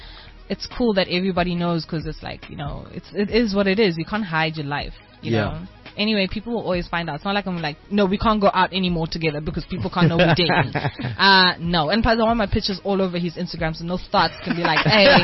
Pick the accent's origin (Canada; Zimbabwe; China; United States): Zimbabwe; also born or lived in South Africa / Kenya; I'm born in South Africa. I'm originally from Zimbabwe. And I did my high school in Kenya and I was in Uganda and Tanzania.